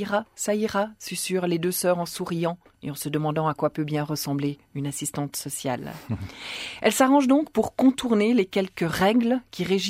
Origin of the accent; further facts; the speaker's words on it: Geneva, Switzerland; Oui, mais vous savez que je suis de Genève.